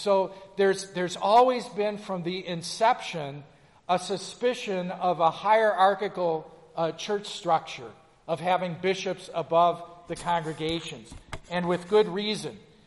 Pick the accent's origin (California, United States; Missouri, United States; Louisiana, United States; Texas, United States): Texas, United States; Dallas; When I was growing up in West Dallas, they had excommunications every year.